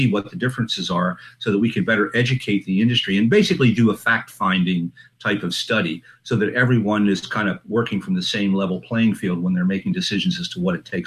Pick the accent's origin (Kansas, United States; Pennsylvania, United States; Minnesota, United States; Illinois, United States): Pennsylvania, United States; now in Virginia, United States; The state I grew up in Pennsylvania has had one forever. Virginia does, where mm-hmm. I live now.